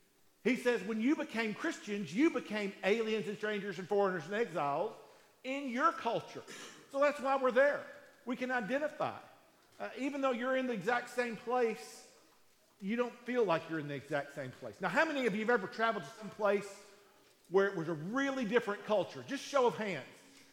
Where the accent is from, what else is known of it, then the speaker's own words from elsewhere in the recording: Manchester, Southern United States, United States; I don't stop being a Southerner. Like, I still hold doors for ladies when I'm in these other places. And I'll still let people go in front of me, and I'll say, excuse me. Or, I'm like, I'm still the same guy on the streets of a major city as I am on the streets of Manchester.